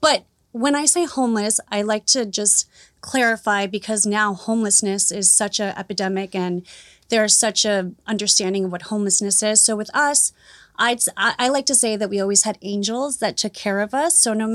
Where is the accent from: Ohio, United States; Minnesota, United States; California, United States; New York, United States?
New York, United States; New York City; And also growing up in New York City, there's so much there.